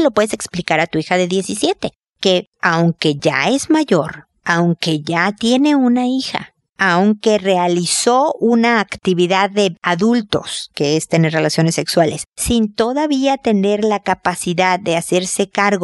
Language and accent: Spanish; Mexico; now in Chile; yo soy mexicana, pero vivo en Chile.